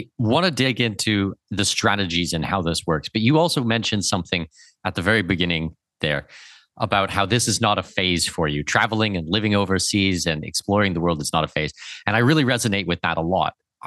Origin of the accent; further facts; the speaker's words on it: Ontario, Canada; born there; You know, I was born in Southwestern Ontario